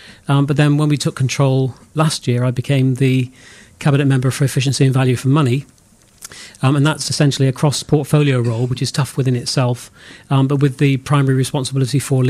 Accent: Glastonbury, South West England, United Kingdom; I was born and bred in Glastonbury.

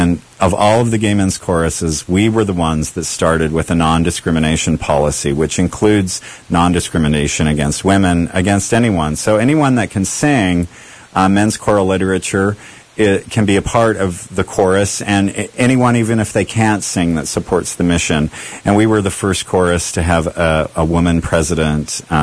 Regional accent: Washington, District of Columbia, United States; also born or lived in Salt Lake City, Utah; now in Oregon, United States; I was born in Salt Lake City, but I grew up mostly in Washington, D.C., and so I am bi-coastal in my heritage, and but I think I've been here long enough that I think I'm a native Oregonian at this point.

